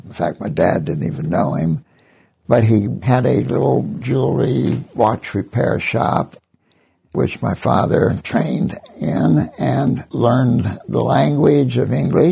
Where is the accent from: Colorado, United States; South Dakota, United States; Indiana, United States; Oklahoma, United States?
Oklahoma, United States; Tulsa; I was born in North Tulsa at my parents' home on North Elwood.